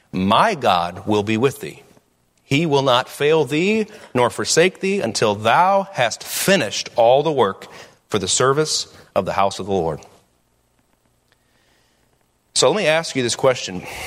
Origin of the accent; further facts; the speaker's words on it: United States; Listen, I'm an American.